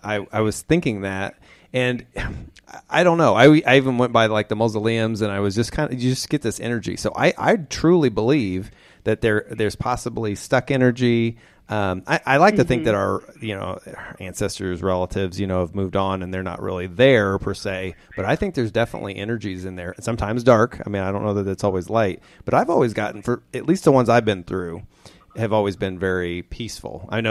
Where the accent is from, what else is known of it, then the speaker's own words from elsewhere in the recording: Kokomo, Indiana, United States; I grew up in Kokomo, Indiana, and it's real close to James Dean's hometown, which is Fairmont, Indiana.